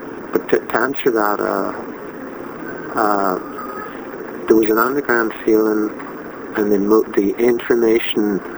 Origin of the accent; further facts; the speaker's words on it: Ontario, Canada; moved away; When my friend Jack and I came down here from Ontario, we were sure in 1970, 1971 that the whole society was going to collapse.